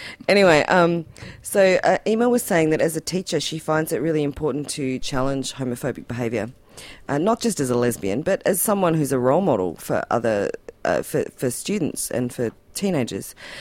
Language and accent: English; Tasmania, Australia; I've got an excuse. I was from Tassie.